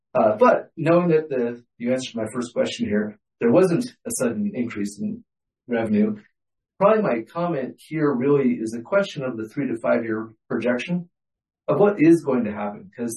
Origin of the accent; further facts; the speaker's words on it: California, United States; I came from California. Taxes, like, somehow you spell tax with California.